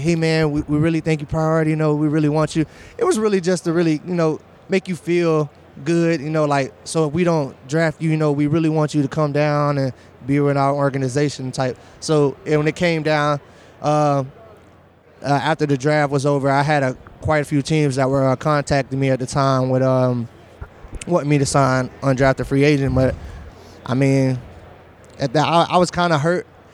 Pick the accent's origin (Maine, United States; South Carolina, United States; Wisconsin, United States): South Carolina, United States; Johnston; I grew up in a small town called Johnston, South Carolina.